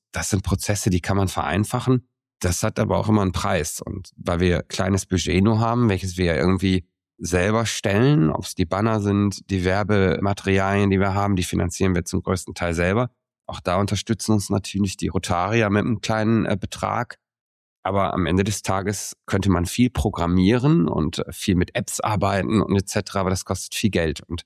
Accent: Emmerich am Rhein, North Rhine-Westphalia, Germany; ich liebe unsere Stadt. Ich liebe meine Heimat und ich liebe die Landschaften drumherum. Ich glaube, wir Emmericher haben oft den Blick für andere Dinge, die woanders schöner sind

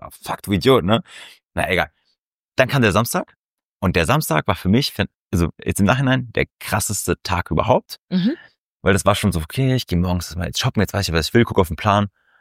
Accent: Stade, Lower Saxony, Germany; Wo kommst du her? Ich so, aus Stade.

